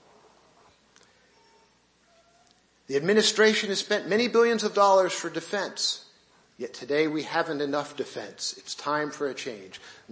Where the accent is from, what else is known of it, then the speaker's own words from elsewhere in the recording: United States; Now, I'm an American, and I have to confess that, like most Americans, we forget everything that happens above, say, about the 49th parallel.